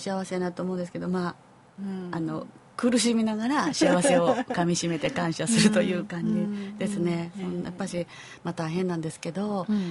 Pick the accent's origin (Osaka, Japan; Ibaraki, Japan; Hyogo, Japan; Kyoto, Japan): Kyoto, Japan; 私も京都の人間なんですけど